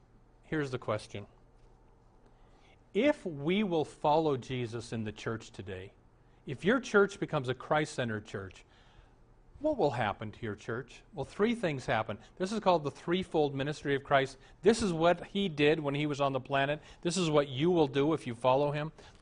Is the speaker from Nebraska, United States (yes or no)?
yes; Omaha, Nebraska, United States; I praise God for the Lutheran church I grew up in Omaha.